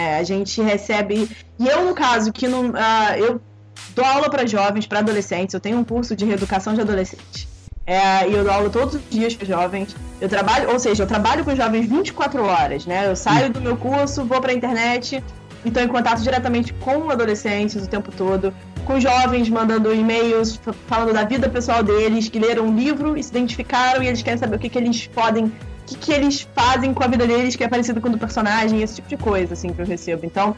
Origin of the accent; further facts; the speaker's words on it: Rio de Janeiro, Brazil; Sou do Rio de Janeiro.